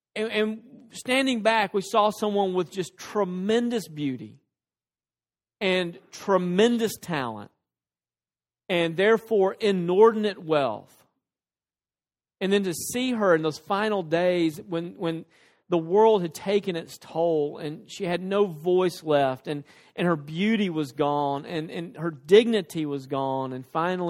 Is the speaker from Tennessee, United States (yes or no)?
yes; Tennessee, United States; I grew up in a place, and I say this very much to my shame, I grew up in West Tennessee.